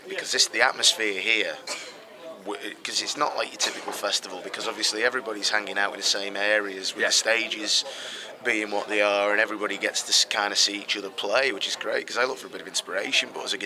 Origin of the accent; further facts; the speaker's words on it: Ireland; We're both Irish and we're both short arses.